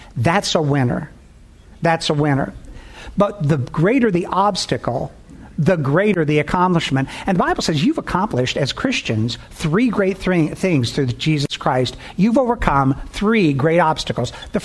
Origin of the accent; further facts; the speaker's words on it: Chicago, Illinois, United States; You know, Paul and I come from the Chicago area.